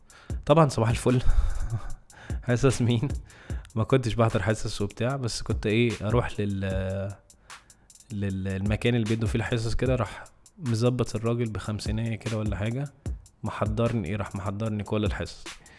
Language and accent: Arabic; Egypt; انا معتمد بقى ان انا جاي من مصر